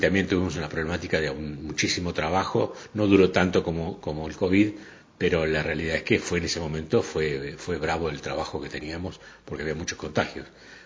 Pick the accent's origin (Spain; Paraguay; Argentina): Argentina; Gualeguay, Entre Ríos; A 21 años me fui de Gualeguay, mi ciudad de origen, donde nací